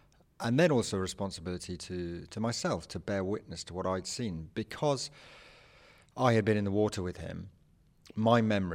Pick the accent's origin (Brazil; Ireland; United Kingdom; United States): United Kingdom; England; I'm an English writer. I've come over to the West Cork Literary Festival at Bantry.